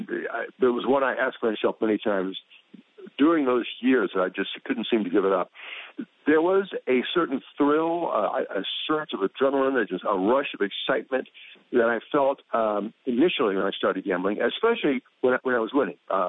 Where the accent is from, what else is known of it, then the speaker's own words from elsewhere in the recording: the South, United States; I had overcome the adversity of growing up in the Jim Crow South as a kid, and you know, facing racial segregation that was in your face every day until I was about 20 years old.